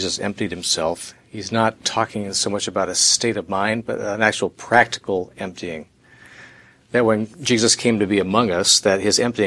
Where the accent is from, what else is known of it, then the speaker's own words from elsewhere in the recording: United States; because of where I am and who I am as an American, but more as a kingdom citizen.